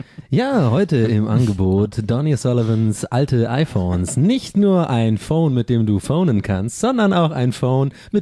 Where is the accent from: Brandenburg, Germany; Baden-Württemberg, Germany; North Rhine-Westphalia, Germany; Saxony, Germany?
Baden-Württemberg, Germany; Tübingen; Nee, bei uns in Tübingen